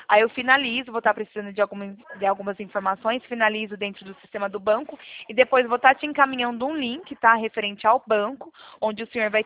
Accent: São Paulo, Brazil; Sou daqui do interior de São Paulo.

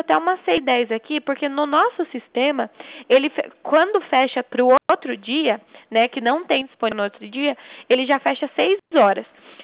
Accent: Itapetininga, São Paulo, Brazil; Então, eu sou de São Paulo, Itapetininga.

